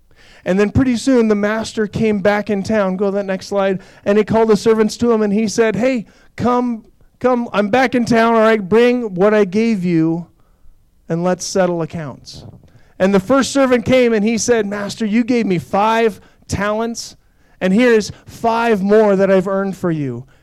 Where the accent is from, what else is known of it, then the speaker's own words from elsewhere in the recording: Crete, Nebraska, United States; See, I grew up in Crete. I grew up here. I lived at 1425 Code Street, all right, a block and a half from Doane College.